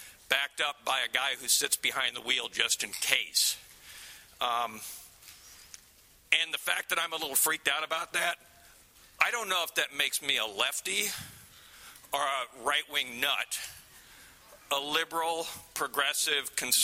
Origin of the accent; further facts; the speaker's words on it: Pittsburgh, Pennsylvania, United States; I mentioned I'm from Pittsburgh. Pittsburgh's known for many things, great things, often determining how things work in the future.